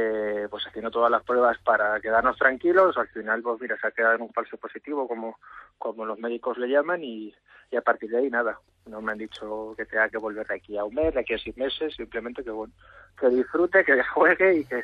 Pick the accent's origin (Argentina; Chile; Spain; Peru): Spain; Ciudad Real, Castilla-La Mancha; tanto de Madrid, como de Ciudad Real, que es de donde yo soy, como de aquí de Jerez